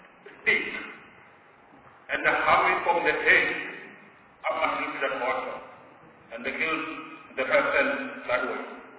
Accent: Wakardin, Mpumalanga, South Africa; I'm coming from Mpumalanga in the village or community called Wakardin

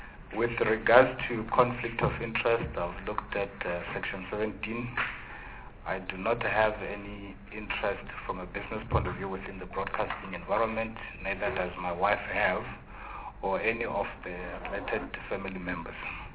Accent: Venda, Limpopo, South Africa; I was born and raised in Venda. I did my primary school there and secondary school there. Then I moved to Johannesburg to pursue my tertiary education schooling at the then Wits-Technikon, which is now UJ.

